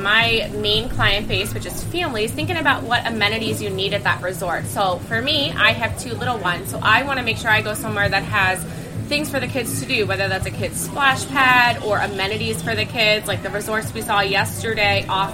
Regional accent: Bel Air, Maryland, United States; I'm from Bel Air, Maryland.

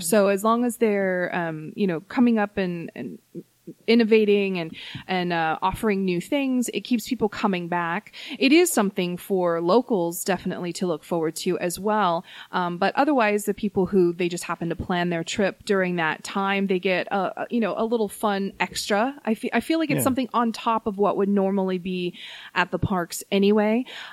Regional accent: California, United States; But I feel very proud as a Californian to know that the original Disneyland is getting their Star Wars

